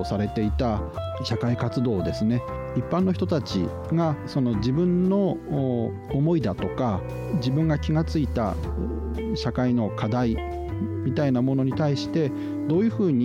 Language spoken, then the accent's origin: Japanese; Fukushima, Japan; 今回2015年の最後の会場として生まれ故郷の福島県で開催することができたので、